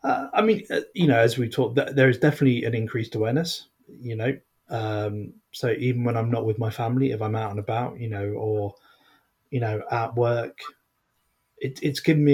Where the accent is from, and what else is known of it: United Kingdom